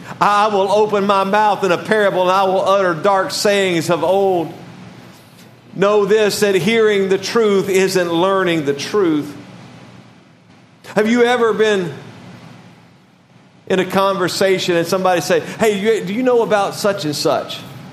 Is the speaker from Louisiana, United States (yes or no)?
yes; Louisiana, United States; I was raised in Louisiana. And the station that played the Saints games where I live, I was raised outside of Baton Rouge primarily. It's about an hour from New Orleans